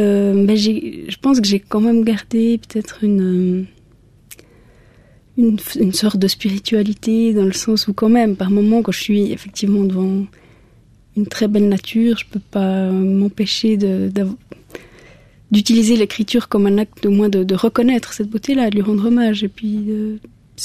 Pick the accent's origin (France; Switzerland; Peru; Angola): Switzerland; ça place dans le monde en tant que suisse.